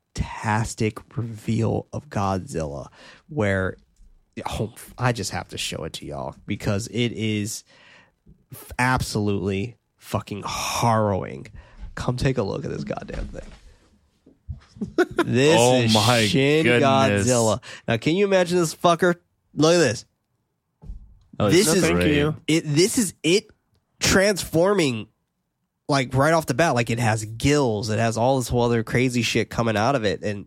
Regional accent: San Francisco, California, United States; That's me. I'm from San Francisco.

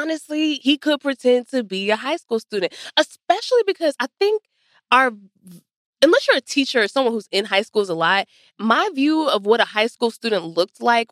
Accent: Texas, United States; Mississippi, I'm from Texas.

